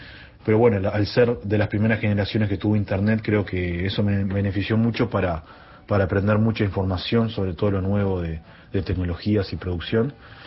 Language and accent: Spanish; Montevideo, Uruguay; Bueno, yo nací en Positos, en el barrio Positos de Uruguay, pero he vivido en muchos barrios en estos 40 años de vida en Montevideo.